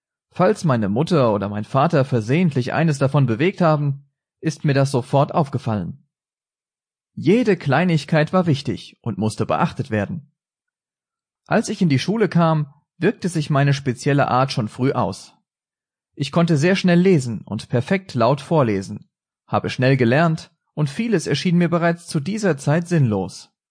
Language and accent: German; Hesse, Germany; Ich bin im Herzen Deutschlands, in Zentralhessen, aufgewachsen.